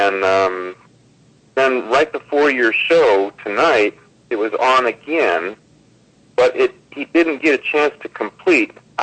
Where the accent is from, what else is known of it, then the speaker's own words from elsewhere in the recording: San Luis Obispo, California, United States; I'm from San Luis Obispo, California.